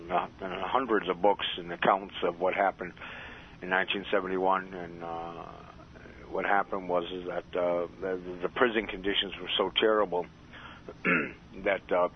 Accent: Buffalo, New York, United States; born there; I was born in Buffalo, New York, and I sort of years ago in 1952, I was born there.

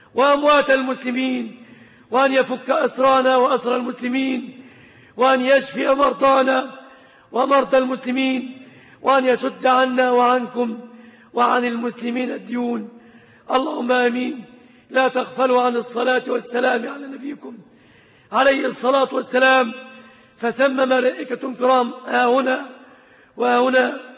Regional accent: Egypt; في بلادنا مصر

